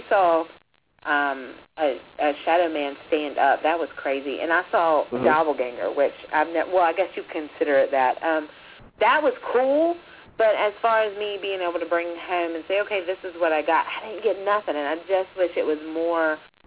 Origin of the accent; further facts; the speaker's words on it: Virginia, United States; But y'all know that we're coming from Virginia.